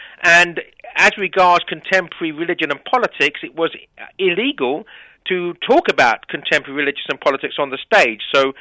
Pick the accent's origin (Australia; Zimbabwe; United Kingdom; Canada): United Kingdom; England; obviously I'm biased, being an Englishman